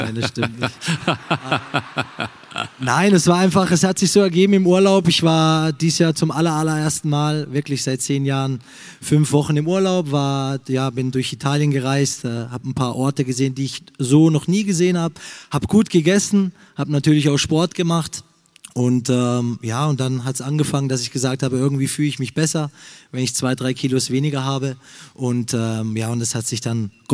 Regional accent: Pforzheim, Baden-Württemberg, Germany; born there; Ich komme ja aus Pforzheim gebürtig, haben immer eine Stunde zu fahren

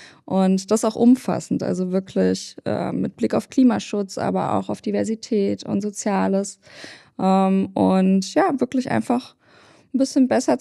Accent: Ravensburg, Baden-Württemberg, Germany; Ich komme aus dem Süden Deutschlands, aus Ravensburg

